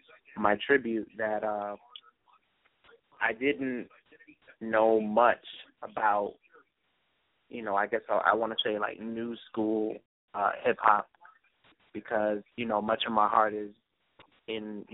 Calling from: Brooklyn, New York, United States; calling from Brooklyn, New York.

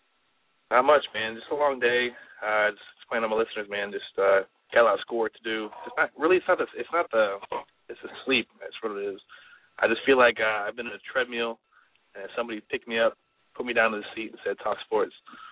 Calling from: Miami, Florida, United States; And I am calling live from Miami.

